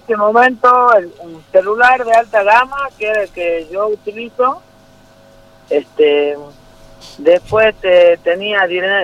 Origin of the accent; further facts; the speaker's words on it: Tartagal, Salta, Argentina; No, yo soy de Tartagal.